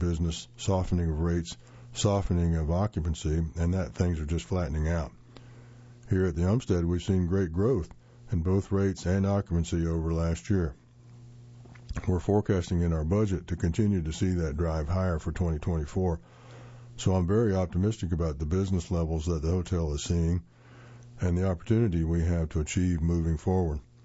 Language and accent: English; Colorado, United States; I was born and raised in Colorado.